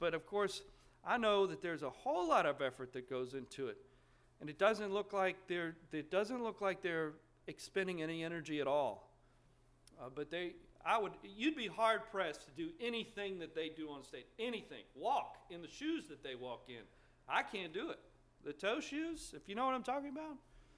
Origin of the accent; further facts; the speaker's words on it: New Orleans, Louisiana, United States; I grew up in New Orleans, Louisiana.